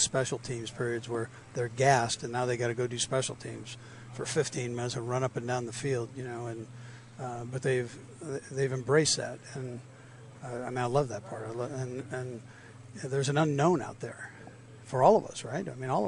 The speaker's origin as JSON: {"language": "English", "town": "Los Angeles", "region": "California", "country": "United States", "tie": "born or raised there", "said": "growing up in Los Angeles, you know, with Mike Garrett coming from SC, I loved SC football, and so I followed the Chiefs"}